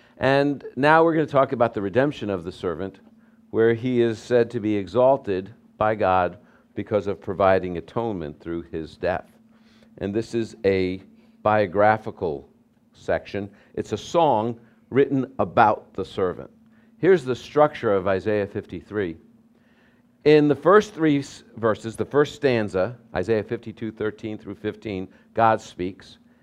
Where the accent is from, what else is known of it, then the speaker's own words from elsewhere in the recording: New York, United States; Okay, I'm from New York.